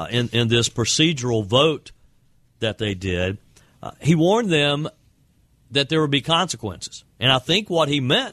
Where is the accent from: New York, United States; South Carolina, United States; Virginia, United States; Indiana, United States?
South Carolina, United States; By the way, there was a Kyle Rittenhouse spotting in my home state of South Carolina yesterday.